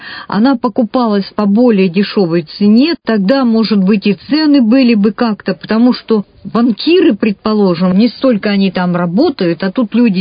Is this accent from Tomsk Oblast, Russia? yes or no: no; Irkutsk, Irkutsk Oblast, Russia; вы же слышали, что я из Иркутска. У нас у всех сибиряков свое собственное мнение.